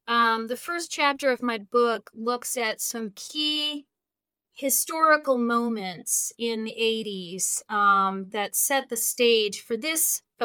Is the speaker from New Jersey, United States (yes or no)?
yes; New Jersey, United States; I'm originally from New Jersey, and we have a saying in New Jersey, to make a long story short.